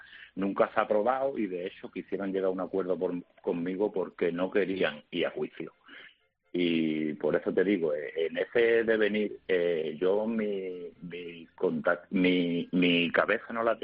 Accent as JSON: {"language": "Spanish", "town": "Málaga", "region": "Andalusia", "country": "Spain", "said": "Yo soy una persona que soy de Málaga, y te llamo desde Málaga"}